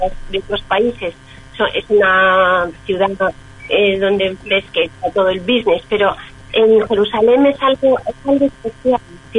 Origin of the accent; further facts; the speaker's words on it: Spain; born there; mi familia, mi abuela vino de Alemania y se fue a España. Nací en España, sabía que era judía, pero no era. No practicaba ni era religiosa.